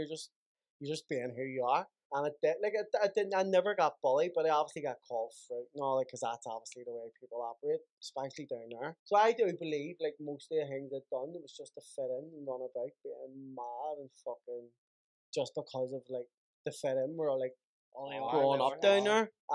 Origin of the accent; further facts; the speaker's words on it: Belfast, Northern Ireland, United Kingdom; I grew up down the Lower Falls, but my family's off in Divis. My granny and all lived in Divis. My daddy was born in Divis